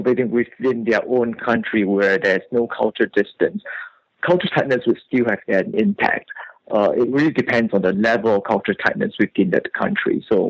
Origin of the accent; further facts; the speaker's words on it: Singapore; growing up in Asia and more specifically in Singapore